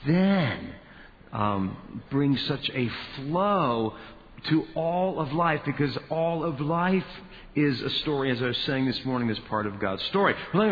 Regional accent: United States; We are so American. We are so individualized.

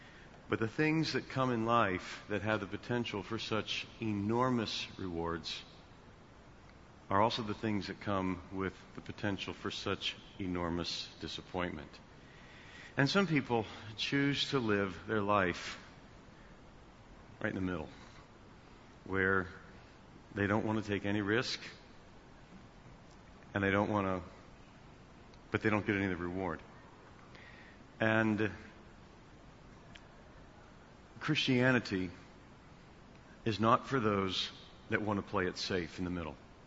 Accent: Ohio, United States; because I was born and raised in Ohio, O-H-I-O, you know.

